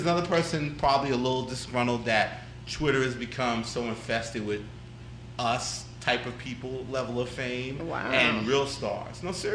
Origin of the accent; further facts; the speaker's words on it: New York, United States; My whole existence is very New York, which is what you can't stand. I was born in New York. I'm a native New Yorker. Everything. New York.